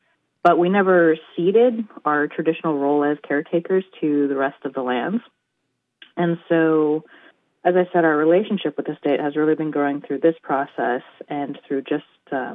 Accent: Klamath, California, United States; I'm actually from Klamath, California. So one of the major hubs of the Yurok reservation and the Yurok government.

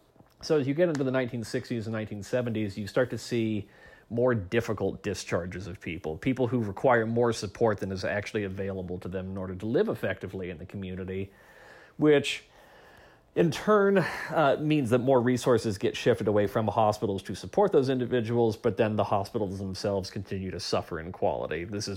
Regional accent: Oregon, United States; I'm thinking about my home state, Oregon.

